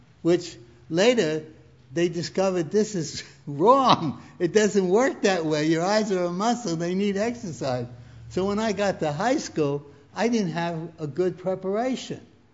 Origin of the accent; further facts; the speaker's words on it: Brooklyn, New York, United States; moved away; I'm from New York City, Brooklyn, about 800 miles away.